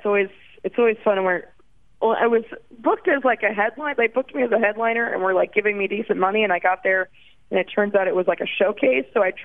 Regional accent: Orlando, Florida, United States; born there; I was born in Florida, in Orlando

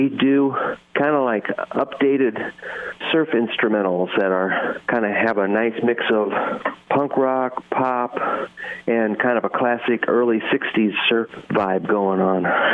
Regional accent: Fort Dodge, Iowa, United States; also born or lived in Eagle Grove; I grew up. I think we moved to Fort Dodge from Eagle Grove in 1969. Went to Duncombe North Junior High and the Senior High, and played in bands around Fort Dodge.

